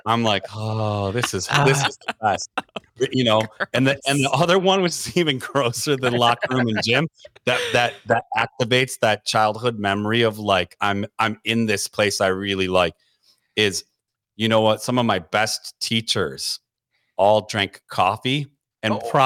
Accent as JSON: {"language": "English", "town": "Detroit", "region": "Michigan", "country": "United States", "tie": "born or raised there"}